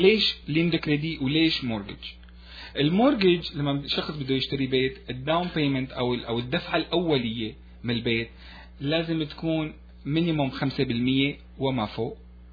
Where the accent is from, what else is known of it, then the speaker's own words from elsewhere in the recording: Al-Hasakah Governorate, Syria; moved away as an adult; now in Montreal, Canada; انا ابن سوريا، ابن محافظة الحسكة